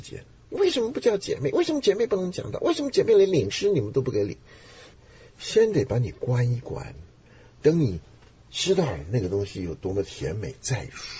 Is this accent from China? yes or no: no; Taiwan; 我们在台湾来的啊，甚至香港来，香港来的比台湾稍微好一点。台湾是绝对不鼓励你随便发言的，所以我们在上小学的时候